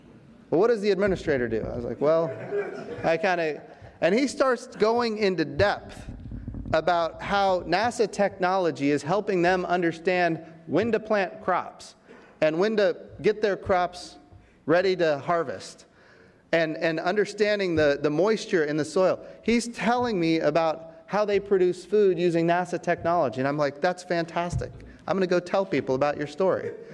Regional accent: Oklahoma, United States; A lot of people in this room have heard me as a member of Congress talk about weather because I come from Oklahoma

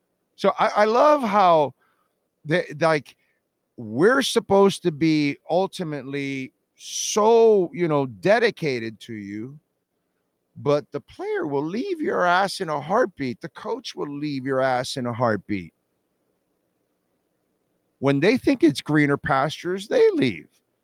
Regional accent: Florida, United States; And like, people like me are rare, born and raised in South Florida.

